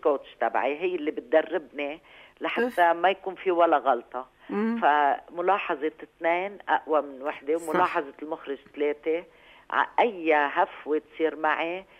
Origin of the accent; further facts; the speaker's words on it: Ain el-Remmaneh, Mount Lebanon, Lebanon; born there; أنا من مواليد عين رمانة